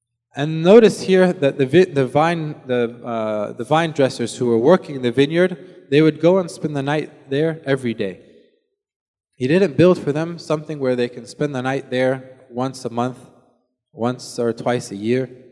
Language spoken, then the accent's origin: English; Florida, United States; I remember where I grew up in Florida, in my childhood, the closest church to us was 4 hours away.